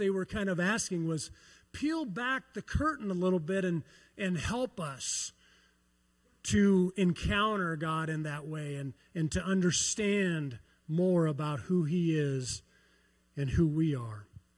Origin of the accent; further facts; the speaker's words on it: Iowa, United States; I grew up in Iowa. Did anyone else grow up in Iowa? Have you heard of Iowa? It's a great place.